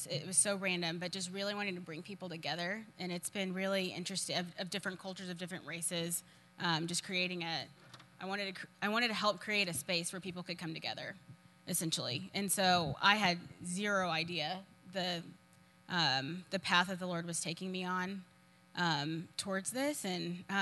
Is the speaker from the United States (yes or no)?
yes; Plano, Texas, United States; I'm from Plano. That's where I grew up.